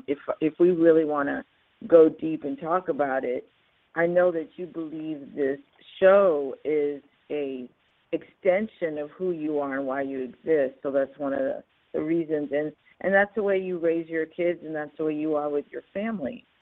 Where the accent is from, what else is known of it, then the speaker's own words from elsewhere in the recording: India; I'm an immigrant from India, grew up around entrepreneurs.